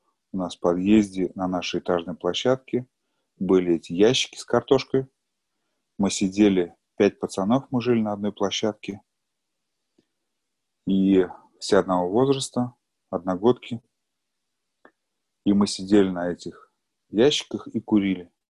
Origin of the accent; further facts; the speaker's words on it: Kazan, Tatarstan, Russia; я, в общем, мне сейчас 43 года. Родился я в Казани. В общем, вырос в неполной семье